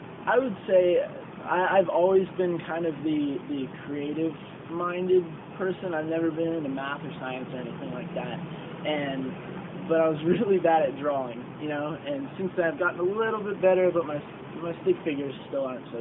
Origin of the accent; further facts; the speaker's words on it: Orlando, Florida, United States; I'm from Orlando, Florida.